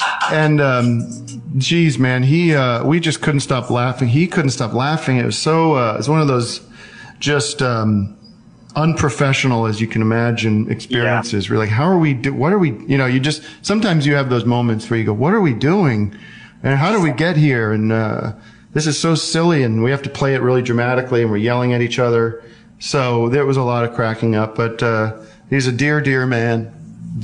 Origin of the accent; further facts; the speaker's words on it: Brooklyn, New York, United States; Jesus, you know, I grew up in Brooklyn, and a lot of people, still live there.